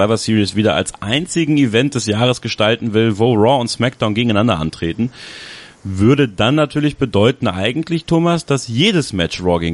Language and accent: German; Borken, North Rhine-Westphalia, Germany; in Borken, in meiner Heimatstadt.